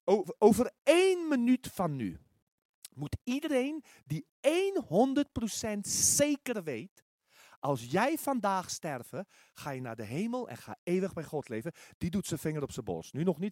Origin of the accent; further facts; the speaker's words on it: Netherlands; Weet je, en toch, als Nederlanders zeggen we dat misschien niet, maar wij denken ook vaak zo.